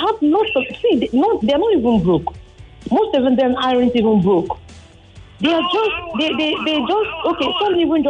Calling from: Ikorodu, Lagos, Nigeria; I'm calling from Ikorodu.

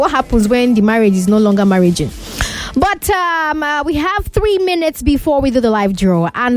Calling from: Ogudu, Lagos, Nigeria; from Ogudu.

